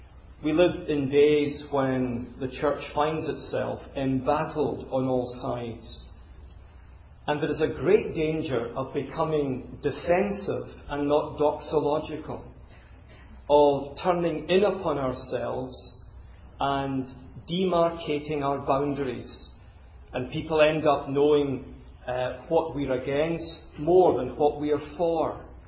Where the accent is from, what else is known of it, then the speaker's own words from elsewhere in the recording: Glasgow, Scotland, United Kingdom; accent: educated Glasgow; Well, my accent's not Chinese. It's educated Glasgow, if you're interested. And educated Glaswegians speak like this.